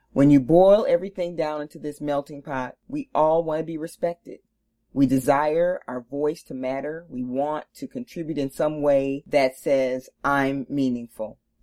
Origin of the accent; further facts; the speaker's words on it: St. Paul, Minnesota, United States; Growing up in St. Paul, Minnesota, I didn't know much about jails, prisons, and people on probation.